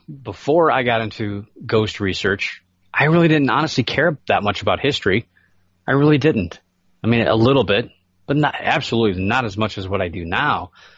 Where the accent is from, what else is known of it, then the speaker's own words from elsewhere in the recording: United States; I never really, honestly, and I feel ashamed, you know, being an American by saying this, but I didn't really care about the Civil War before I got into ghosts.